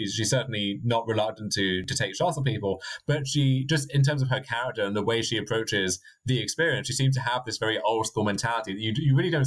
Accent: United Kingdom; or maybe it's because I'm British and we have horrible dentistry.

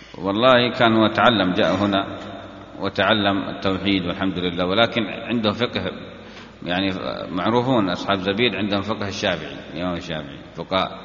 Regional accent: Yemen; يعني هذا الفعل جائز عندنا في اليمن

